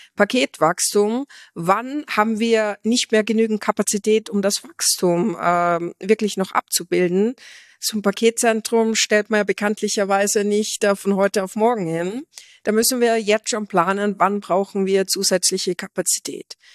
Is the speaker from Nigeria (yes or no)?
no; Austria